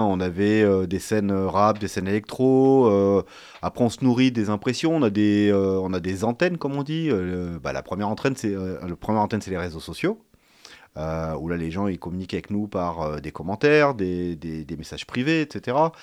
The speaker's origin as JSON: {"language": "French", "town": "Grenoble", "region": "Auvergne-Rhône-Alpes", "country": "France", "said": "On est grenoblois, on a commencé parce que des gens nous ont donné notre chance"}